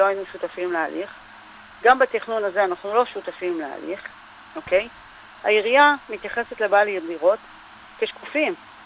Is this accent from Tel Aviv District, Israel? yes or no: yes; Herzliya, Tel Aviv District, Israel; born there; אני ילידת הרצליה, בעלת דירה ביד התשעה.